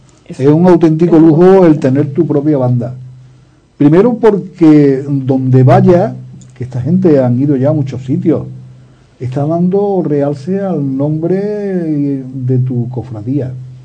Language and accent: Spanish; Córdoba, Andalusia, Spain; Yo es que, como soy de Córdoba, digo